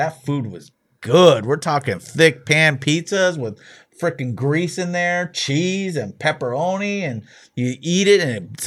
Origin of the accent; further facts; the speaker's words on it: San Diego, California, United States; Well, not all out here, because I found some Hardee's too every now and then, because I grew up in San Diego.